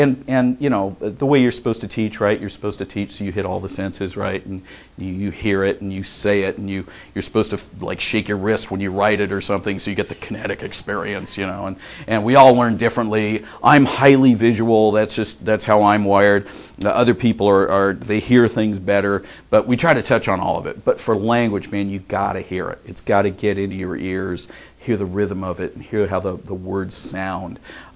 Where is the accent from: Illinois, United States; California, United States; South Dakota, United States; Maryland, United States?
California, United States; the family I came from and growing up as a little Southern California boy that's different than if I grew up in Wisconsin or different than I grew up in New Jersey, right?